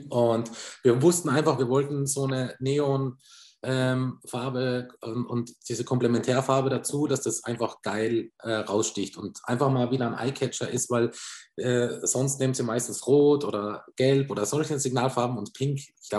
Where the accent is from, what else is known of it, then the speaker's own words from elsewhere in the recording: Tyrol, Austria; Ich bin aus Tirol.